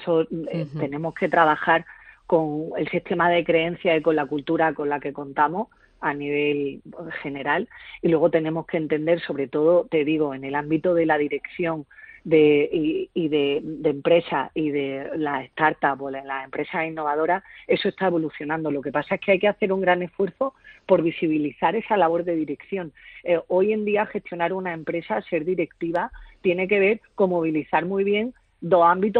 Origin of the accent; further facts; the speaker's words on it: Jaén, Andalusia, Spain; somos muchas las que somos de Jaén y que participamos en este Congreso